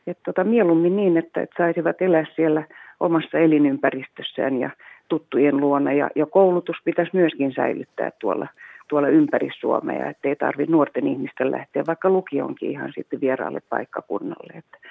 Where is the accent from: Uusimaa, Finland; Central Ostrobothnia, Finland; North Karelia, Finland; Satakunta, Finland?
Uusimaa, Finland; Helsinki; kyllä mä oon ihan paljasjalkainen stadilainen, mutta viettänyt kesät maalla äidin kotona, että tiedän kyllä millaista maanviljelijän ja millaista elämä maaseudulla on.